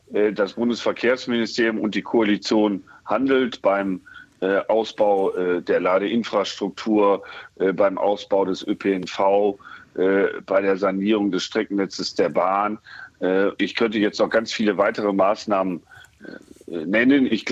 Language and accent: German; North Rhine-Westphalia, Germany; Ich komme hier aus Nordrhein-Westfalen.